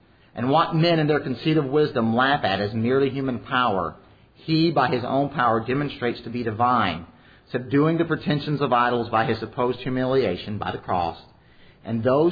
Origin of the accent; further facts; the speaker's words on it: Kentucky, United States; You know, we're from Kentucky.